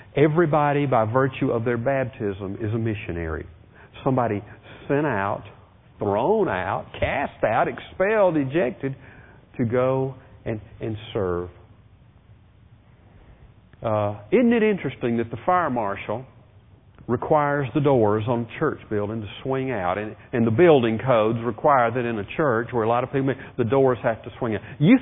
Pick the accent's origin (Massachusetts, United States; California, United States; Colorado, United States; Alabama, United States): Alabama, United States; Birmingham; I told you last week a little bit about being a kid growing up in Birmingham when all the civil rights stuff was going on.